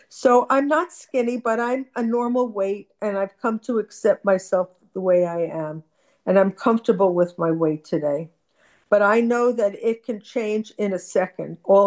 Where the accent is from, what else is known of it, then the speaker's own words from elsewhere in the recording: New Jersey, United States; I'm a compulsive overeater, food addict, and nighttime eater. Triple whammy. I'm from Central New Jersey.